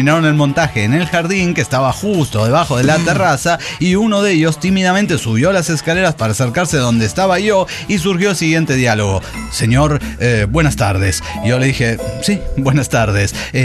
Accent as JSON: {"language": "Spanish", "town": "Mesa", "region": "Arizona", "country": "United States", "said": "de Mesa, Arizona, ¿cómo la ves?"}